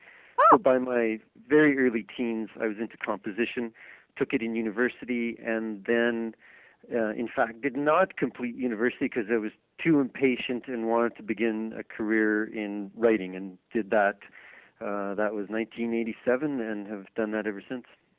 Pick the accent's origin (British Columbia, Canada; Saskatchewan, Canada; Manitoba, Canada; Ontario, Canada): Manitoba, Canada; Ethelbert; I have hugely deep roots in Manitoba. I come from Ethelbert, which is north of Dauphin, which is like prime cabbage belt